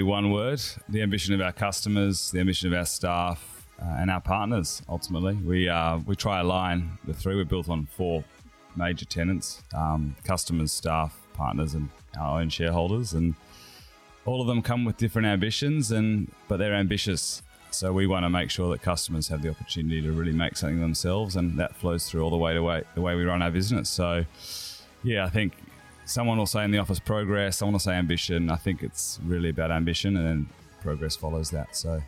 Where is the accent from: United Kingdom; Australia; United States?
Australia; Perth, Western Australia; moved away as an adult; now in Sydney, Australia; So I did law and finance here in Sydney. I grew up in Perth. I moved over right when university started